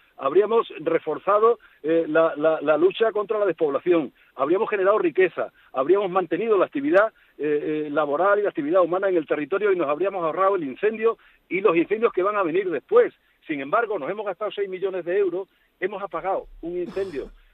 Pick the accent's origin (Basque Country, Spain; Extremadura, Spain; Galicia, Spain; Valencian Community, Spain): Extremadura, Spain; Por ejemplo, en mi tierra, en Extremadura, tenemos entre 2 y 3.